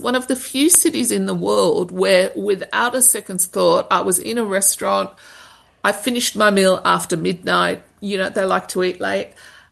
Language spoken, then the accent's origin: English; Sydney, New South Wales, Australia; so I'm from Sydney, and in Sydney when I was growing up